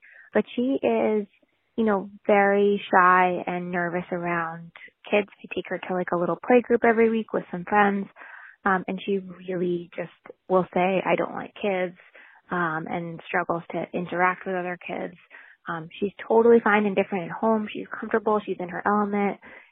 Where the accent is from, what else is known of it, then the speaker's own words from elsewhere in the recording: Long Island, New York, United States; I am from Long Island.